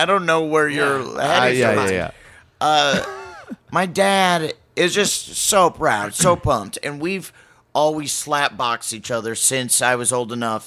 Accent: Omaha, Nebraska, United States; So like this place is like my hometown, basically, besides Omaha. Like, I consider Omaha my hometown as well.

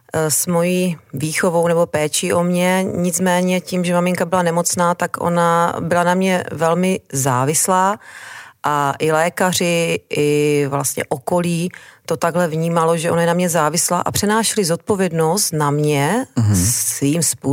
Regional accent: Přerov, Olomouc Region, Czechia; Ano, je to tak, žiji celý život v Přerově

